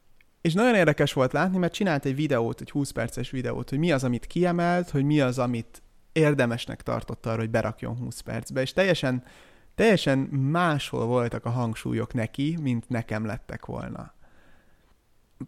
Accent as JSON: {"language": "Hungarian", "region": "Budapest", "country": "Hungary", "tie": "born or raised there", "said": "annak ellenére, hogy én Budapesten nőttem föl, voltak ilyen élményeim"}